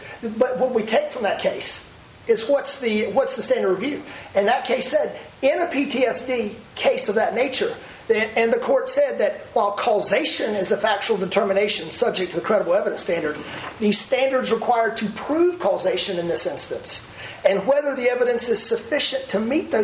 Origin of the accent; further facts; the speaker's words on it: South Carolina, United States; You can do all the basic training in the world down at Parris Island. I'm from South Carolina.